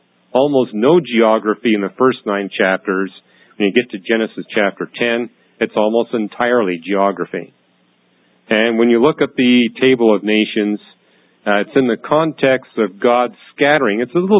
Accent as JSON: {"language": "English", "country": "Canada", "tie": "born or raised there", "said": "I grew up in Canada"}